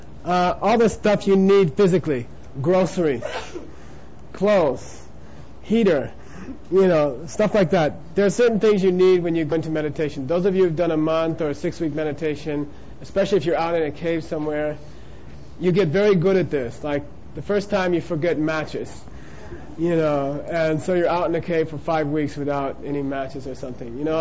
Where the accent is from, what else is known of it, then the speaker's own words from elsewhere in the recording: Arizona, United States; I grew up in Arizona. I used to go to Sycamore Canyon and take some natural substances.